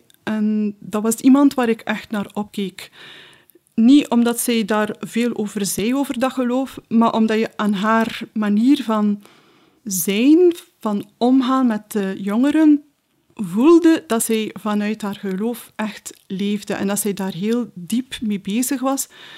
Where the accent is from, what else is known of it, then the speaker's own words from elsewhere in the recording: Bruges, West Flanders, Belgium; Ik ben afkomstig van Sint-Andries, Brugge. Ja. En het middelbaar, dat was ook op Sint-Andries, een andere parochie wel.